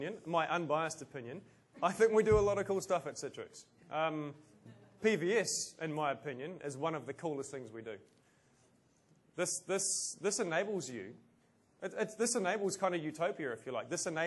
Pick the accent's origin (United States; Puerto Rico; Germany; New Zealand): New Zealand; Look, you want to bag me for being a Kiwi.